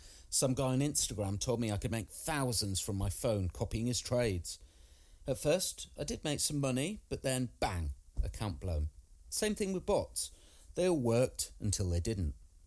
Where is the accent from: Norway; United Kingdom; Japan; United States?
United Kingdom; England; I grew up in the Midlands, left school with a couple of GCSEs